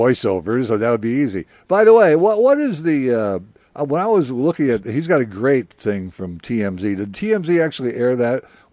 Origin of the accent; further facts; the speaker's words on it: Michigan, United States; I thought it was sometimes W and Y, but I'm from Michigan.